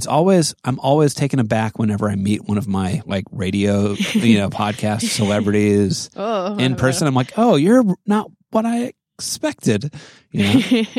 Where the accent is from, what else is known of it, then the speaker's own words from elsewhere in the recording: Hawaii, United States; also born or lived in Phoenix, United States; I grew up in Hawaii, right? So like fireplaces were, and Phoenix. So Phoenix and Hawaii, not places where there's a lot of fireplaces growing up.